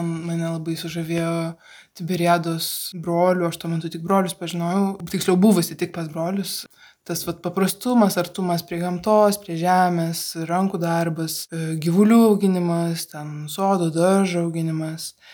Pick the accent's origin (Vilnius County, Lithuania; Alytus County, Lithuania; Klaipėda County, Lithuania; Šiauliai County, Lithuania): Vilnius County, Lithuania; Vilnius; moved away as an adult; esu iš Vilniaus, gimiau ir užaugau Vilniuje. Baigiau mokyklą taip pat Vilniuje, jėzuitų gimnaziją.